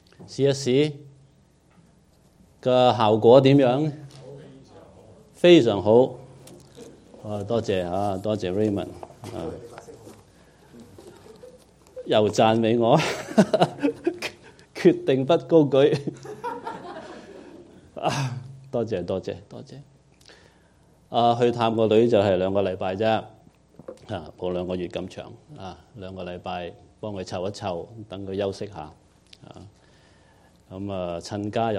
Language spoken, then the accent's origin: Cantonese; Hong Kong; 我哋作為香港人，香港嘅情況，怎樣彼此鼓勵、彼此提醒兄弟姊妹。